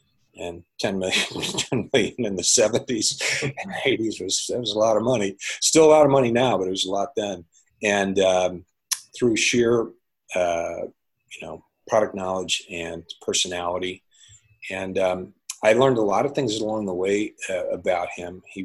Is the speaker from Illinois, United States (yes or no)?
yes; Wheaton, Illinois, United States; There were these brownies that were made in my hometown of Wheaton, and they were amazing brownies.